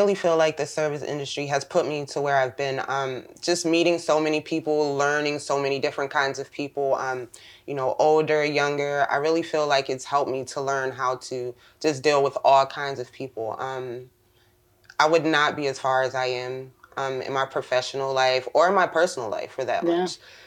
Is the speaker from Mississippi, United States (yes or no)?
no; Columbia, Maryland, United States; also born or lived in Washington, D.C.; Yeah, but yes, I was born in D.C. at Washington Hospital Center. But I actually moved to Columbia, Maryland.